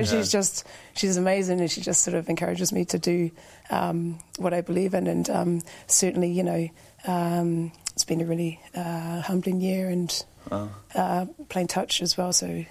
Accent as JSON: {"language": "English", "country": "New Zealand", "tie": "born or raised there", "said": "Growing up in New Zealand, I was always very sporty from a really young age."}